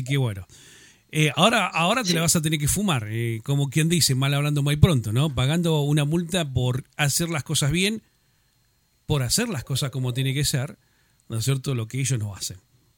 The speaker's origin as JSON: {"language": "Spanish", "region": "Santa Cruz", "country": "Argentina", "tie": "born or raised there", "said": "Yo nací en este lugar, soy de Santa Cruz."}